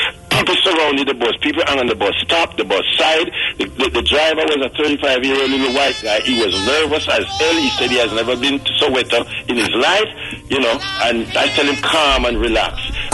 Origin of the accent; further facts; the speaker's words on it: Kingston, Jamaica; and I told them we're from Kingston, Jamaica. We came to uplift it through the power of reggae music.